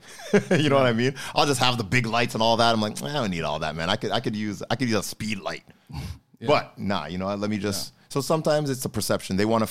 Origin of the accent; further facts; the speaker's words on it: Canada; Now, remember, I'm Canadian. So he gave me $30 US.